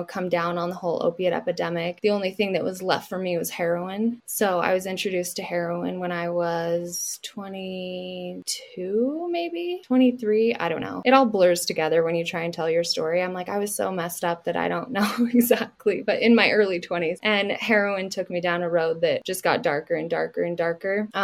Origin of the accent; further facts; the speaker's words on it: Utah, United States; born and raised in Utah. I still live here.